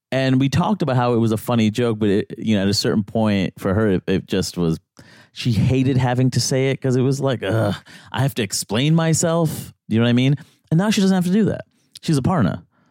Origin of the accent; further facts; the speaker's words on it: New York, United States; the idea that I'm also an American, I sound like this, I grew up in New York.